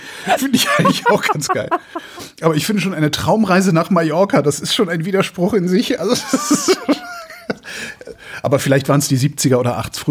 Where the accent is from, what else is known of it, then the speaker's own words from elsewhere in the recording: Erftstadt, North Rhine-Westphalia, Germany; Meine Eltern wohnen ja auch an der Erft. Also ich bin ja an der Erft auch groß geworden